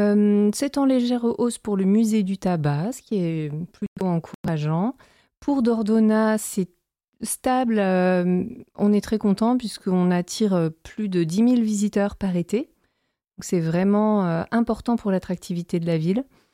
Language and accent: French; Grand Est, France; moved away as an adult; also born or lived in Vendée; now in Bergerac, France; Je suis originaire du Grand Est et j'ai travaillé d'abord 7 ans en Vendée.